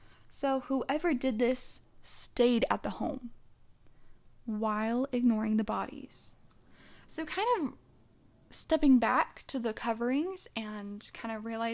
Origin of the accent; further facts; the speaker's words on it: United States; but I grew up in America.